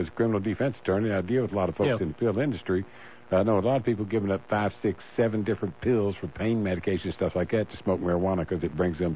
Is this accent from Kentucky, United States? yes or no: yes; Kentucky, United States; hundreds of thousands of Kentuckians, my home state